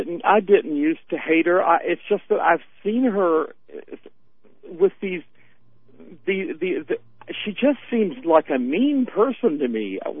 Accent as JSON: {"language": "English", "region": "the South", "country": "United States", "tie": "born or raised there", "said": "I mean, I know them all. I grew up in the South."}